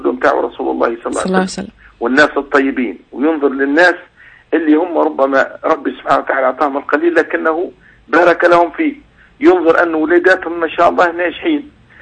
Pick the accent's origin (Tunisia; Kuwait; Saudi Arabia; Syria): Tunisia; فثم كثير من الأمثال حتى عندنا في تونس أمثال كثيرة جدا